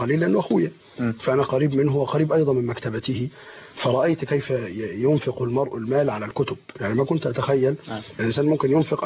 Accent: Helwan, Cairo Governorate, Egypt; من مواليد حلوان القاهره، وانا فوق الثلاثين بشيء وبس.

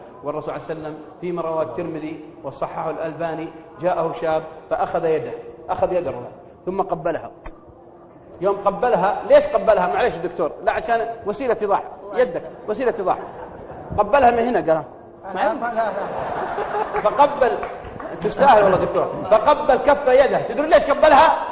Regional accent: Al-Qassim, Saudi Arabia; لانه ازمه حمير عندنا في القصيم

